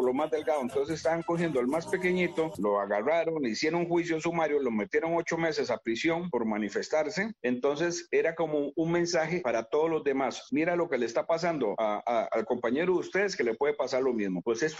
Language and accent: Spanish; Costa Rica; para que mi pueblo costarricense no sufra lo que sufren